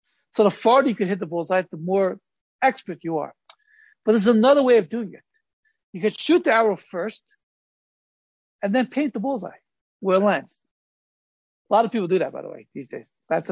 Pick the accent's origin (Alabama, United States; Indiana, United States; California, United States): California, United States; I grew up in California, like we had wildfires every summer.